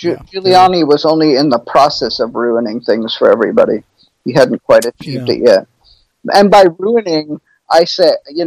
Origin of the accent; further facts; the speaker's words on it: New York City, New York, United States; On Houston Street and 6th Avenue in Manhattan.